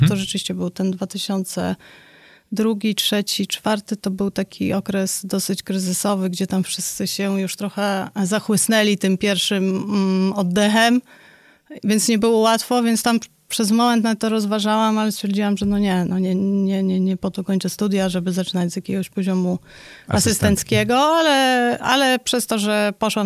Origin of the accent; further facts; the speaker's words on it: Warsaw, Masovian Voivodeship, Poland; Ja studiowałam w Warszawie, ja w ogóle jestem z Warszawy, studiowałam w Warszawie na Kuźmińskim.